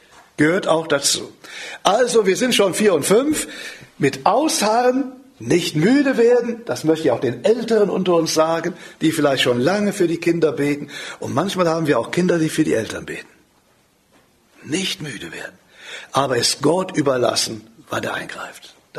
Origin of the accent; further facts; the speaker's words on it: Cologne, North Rhine-Westphalia, Germany; ich bin in Köln aufgewachsen